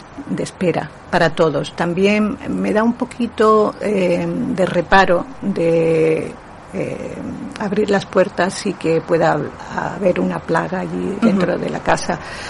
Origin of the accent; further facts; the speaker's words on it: Marbella, Andalusia, Spain; now in Los Angeles, United States; Sí, yo soy de aquí, aunque resido en Los Ángeles, pero sí que, bueno, soy de Marbella, esta es mi tierra